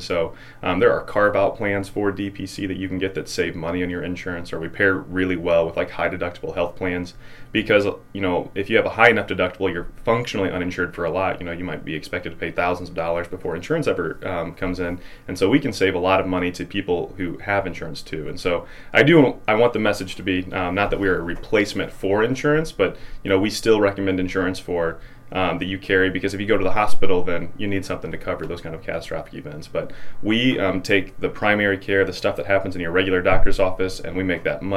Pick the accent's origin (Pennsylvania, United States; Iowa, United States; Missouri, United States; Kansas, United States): Missouri, United States; Festus; I'm originally from Festus, Missouri, which is a small town south of St. Louis. It's about 12,000 population, so it's almost the exact same size as Mexico.